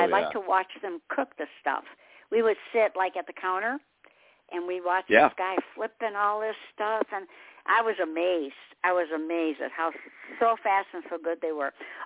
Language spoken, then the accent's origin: English; Michigan, United States; now in South Carolina, United States; You know, we came from Michigan. That's where I was born and raised, and now I'm in South Carolina.